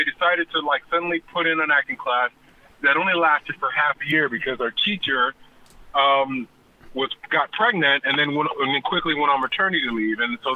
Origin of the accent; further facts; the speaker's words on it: California, United States; I grew up in Orange County at a regular school.